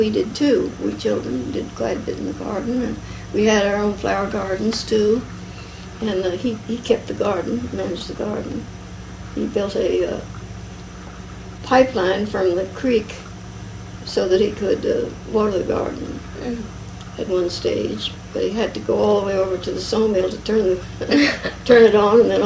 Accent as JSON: {"language": "English", "region": "Virginia", "country": "United States", "tie": "born there", "said": "I was born in the Shenandoah Valley, Virginia, on a big farm, which was deeded from Lord Fairfax."}